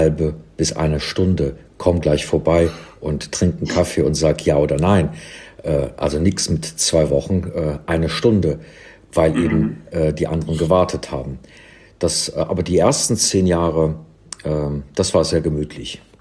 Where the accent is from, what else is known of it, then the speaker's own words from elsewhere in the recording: Cologne, North Rhine-Westphalia, Germany; in Köln, in meiner Heimatstadt